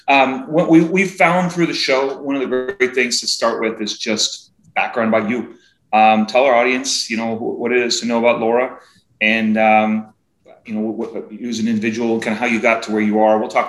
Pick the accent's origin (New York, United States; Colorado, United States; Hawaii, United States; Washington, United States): Washington, United States; Seattle; I'm from Seattle.